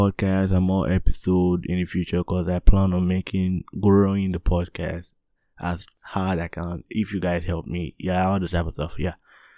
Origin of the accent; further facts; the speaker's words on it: Scarborough, Ontario, Canada; now in North York, Canada; I moved all the way from Scarborough to North York. And I didn't know anybody.